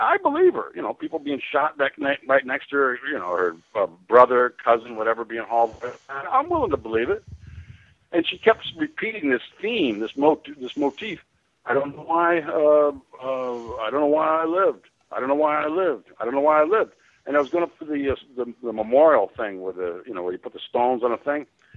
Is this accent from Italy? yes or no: no; Colorado, United States; I didn't know what a Jew was. I was from Colorado.